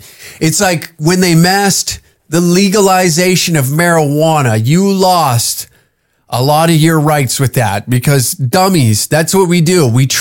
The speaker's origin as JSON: {"language": "English", "town": "Taber", "region": "Alberta", "country": "Canada", "tie": "born or raised there", "said": "we were just back in my hometown in the lovely lands of Tabor, Alberta on the weekend."}